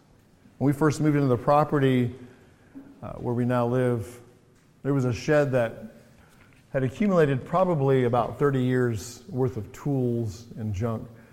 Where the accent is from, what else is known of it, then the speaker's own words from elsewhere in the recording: England, United Kingdom; growing up in England, I remember my dad getting cornered by a rat